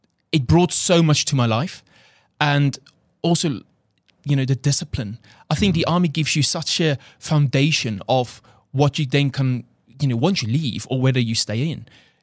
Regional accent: South Africa; English is a second language; moved away as an adult; he heard my accent, because literally I flew from South Africa 2 days ago. And I could barely speak a word of English. And he's just like, hey, you're South African. I was like, yes.

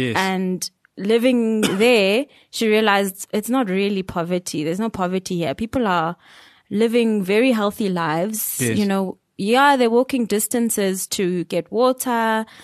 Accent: Sekhukhune, Limpopo, South Africa; born and bred in Sekhukhune, Limpopo.

